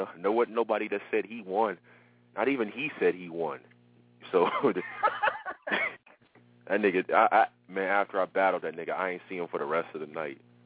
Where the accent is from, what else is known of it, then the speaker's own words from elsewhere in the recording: Ohio, United States; I'm from Ohio, so it ain't much that goes on over there either